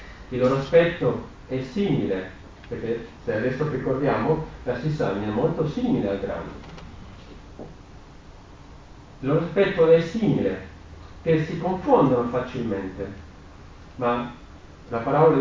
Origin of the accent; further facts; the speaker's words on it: Peru; Italian is a second language; moved away; also born or lived in Poland / Sweden; Io sono partito dal Perù, poi sono andato a studiare in Polonia, e dalla Polonia sono andato in Svezia e ho trovato questa famiglia.